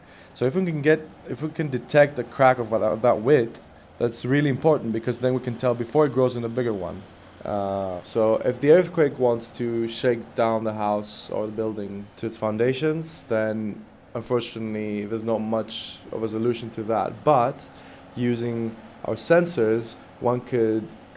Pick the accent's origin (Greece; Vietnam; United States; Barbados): Greece; the house I grew up in was earthquake-proof. It was well-designed, as I would say most houses are in Greece, where I'm from.